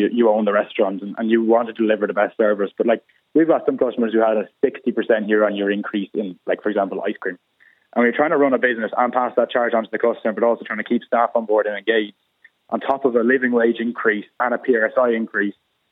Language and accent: English; Ireland; But I think as Irish people, we're probably the most personable in the world when it comes to hospitality, in my opinion anyway.